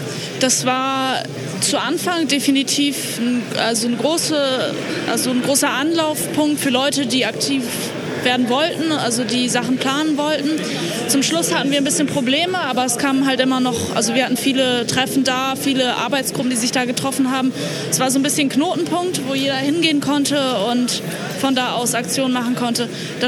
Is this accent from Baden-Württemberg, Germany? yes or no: no; Berlin, Germany; ich komme aus Berlin.